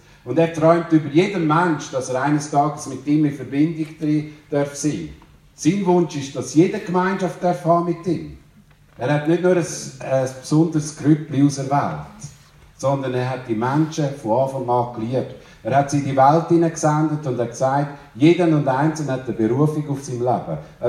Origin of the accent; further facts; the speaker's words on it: Glarus, Switzerland; Also, ich komme aus dem Glarnerland, das muss ich immer zuerst sagen. Ich komme aus den Bergen und das liebe ich von ganzem Herzen.